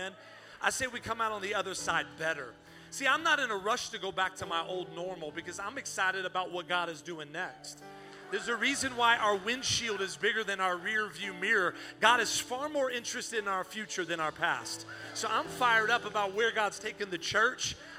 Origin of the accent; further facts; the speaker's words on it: Texas, United States; I'm from Texas, and we can't meet.